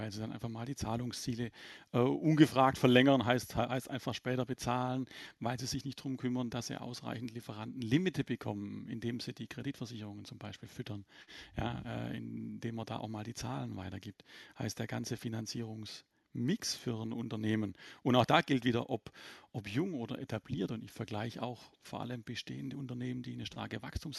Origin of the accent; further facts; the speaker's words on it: Baden-Württemberg, Germany; ich komme aus dem Schwäbischen, wir schaffen alle.